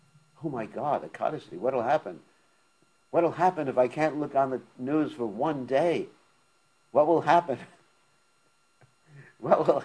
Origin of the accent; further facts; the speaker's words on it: United States; born there; I was born in the United States. I can become president.